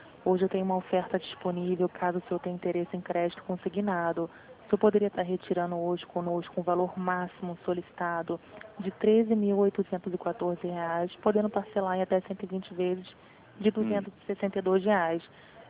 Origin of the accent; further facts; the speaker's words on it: Rio de Janeiro, Brazil; no caso eu sou de Vila Isabel.